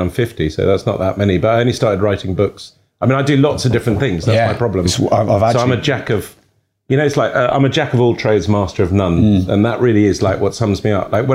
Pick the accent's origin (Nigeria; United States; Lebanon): Lebanon; I think it's because I grew up in Lebanon